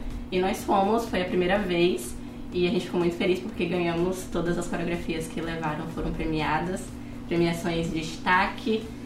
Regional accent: Brazil; A gente é brasileira, a gente precisa levar isso, a gente tem tanta diversidade

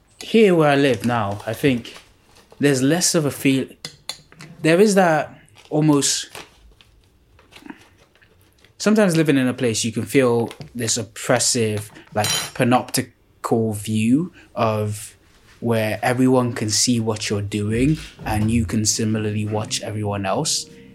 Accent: Lagos, Nigeria; So I grew up in Lagos in Nigeria, and I don't know what it is. I've always grown up in like these courtyard estates. So in the estate we grew up in Itire

